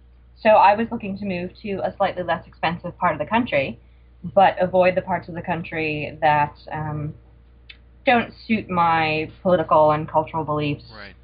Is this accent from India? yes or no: no; Connecticut, United States; moved away as an adult; also born or lived in New Jersey; I was born and raised in New England